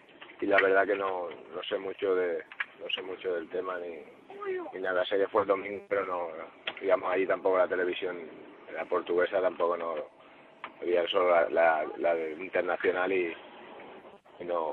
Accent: Spain; Siempre la bandera siempre está presente porque somos españoles

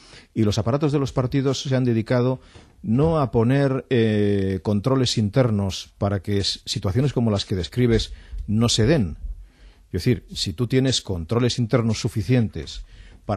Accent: Spain

